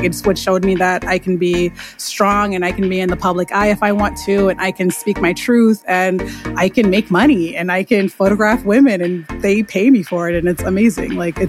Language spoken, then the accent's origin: English; Queens, New York, United States; So I am from Queens, New York. I shoot in Brooklyn, and I focus on portraits and personal branding.